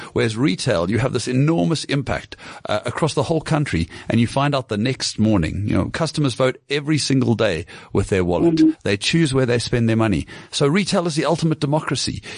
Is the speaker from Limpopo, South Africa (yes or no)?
no; Cape Town, Western Cape, South Africa; Yeah, well, I grew up in Cape Town, studied at UCT